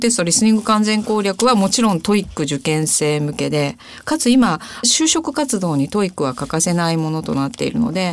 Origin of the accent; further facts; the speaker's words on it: Kansai, Japan; 私関西なんですけど、その当時梅田っていうところでNTT の大阪梅田北支店というところで働いておりまして